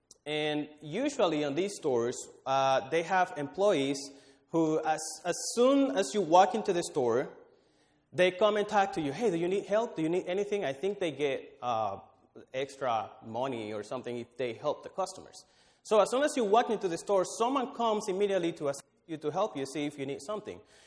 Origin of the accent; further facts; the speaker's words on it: Dominican Republic; So for those who know me, I'm from the Dominican Republic